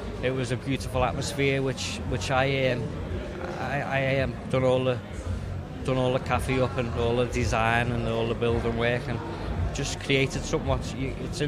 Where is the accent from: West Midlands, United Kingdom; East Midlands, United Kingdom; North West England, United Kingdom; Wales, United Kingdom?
North West England, United Kingdom; Liverpool; I'm from Liverpool